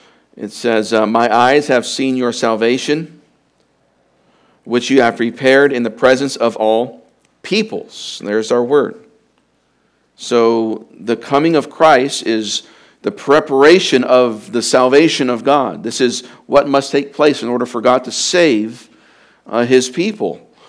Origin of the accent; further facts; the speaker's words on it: Vallejo, California, United States; For me, growing up in Vallejo, there was a specific, oh, you're from Vallejo.